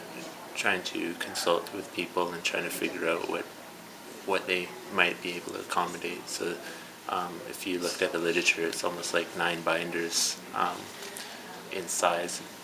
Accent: Williams Lake, British Columbia, Canada; I'm from the South Cotine Nation. Grew up in Williams Lake. Went to school in Victoria for a few years, and came back with a Master's of Indigenous Governance at University of Victoria

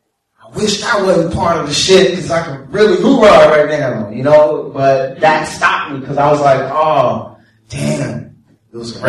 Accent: New York City, New York, United States; But I'm from New York, you know, I'm from Harlem, and I remember when I was like 8

